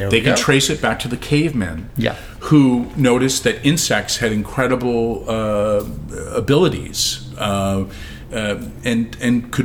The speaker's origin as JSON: {"language": "English", "town": "Los Angeles", "region": "California", "country": "United States", "tie": "born or raised there", "said": "Oh, well, I grew up in Los Angeles. I'm a third generation Los Angelin, which is quite rare. You know, I'm a little bit of part of LA history."}